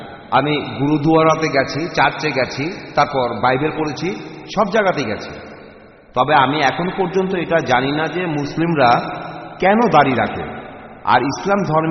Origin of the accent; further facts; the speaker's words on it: Manipur, India; আমি মণিপুর থেকে এসেছি, ইন্ডিয়ার দক্ষিণ থেকে।